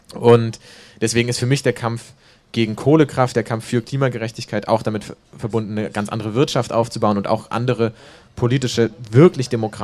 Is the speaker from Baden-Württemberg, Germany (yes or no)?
yes; Stuttgart, Baden-Württemberg, Germany; Ich komme eigentlich aus Stuttgart, aber ich kann kein Schwäbisch schwätze.